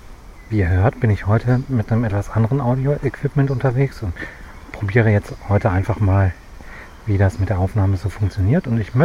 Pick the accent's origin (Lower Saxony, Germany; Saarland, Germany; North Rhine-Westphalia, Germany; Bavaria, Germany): North Rhine-Westphalia, Germany; Leichlingen und Solingen. Meine Heimat ist die Grenze zwischen Bergischem Land und Rheinland. Dort bin ich zu Hause